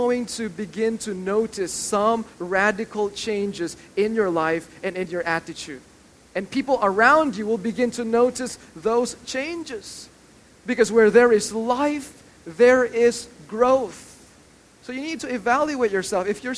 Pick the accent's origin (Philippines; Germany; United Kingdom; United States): Philippines; Manila, Metro Manila; And since we're from Manila, we went back to Manila